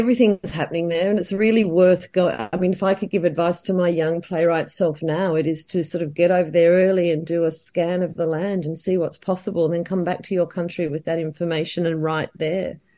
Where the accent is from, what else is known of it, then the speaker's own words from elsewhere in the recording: Australia; Well, we kind of are a bit the daggy cousin.